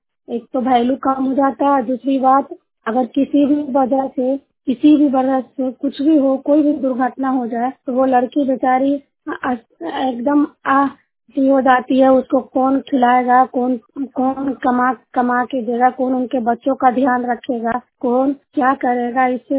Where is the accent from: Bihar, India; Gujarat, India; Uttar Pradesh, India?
Bihar, India; मैं नालंदा जिला के हिलसा प्रखंड के निवासी हूँ।